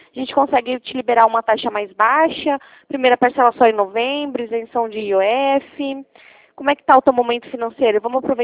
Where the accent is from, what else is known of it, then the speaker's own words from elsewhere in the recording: Curitiba, Paraná, Brazil; Porque está o DDD 41. Mas eu sou de Curitiba.